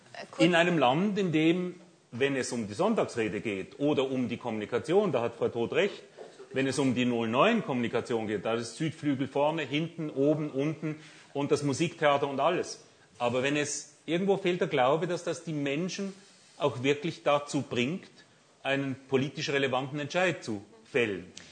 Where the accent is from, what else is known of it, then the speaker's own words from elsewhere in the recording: Basel, Basel-Stadt, Switzerland; In Basel, wo ich herkomme